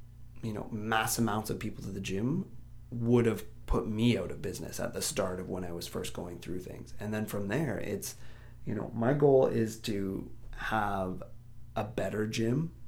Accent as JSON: {"language": "English", "town": "Lindsay", "region": "Ontario", "country": "Canada", "tie": "born or raised there", "said": "For me personally, I find growing up in Lindsay, there's so many businesses that I truly do love in town."}